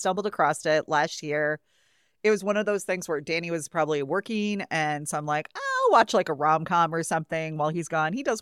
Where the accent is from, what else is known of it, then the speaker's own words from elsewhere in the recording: Wisconsin, United States; You're from Boston. I'm from Wisconsin.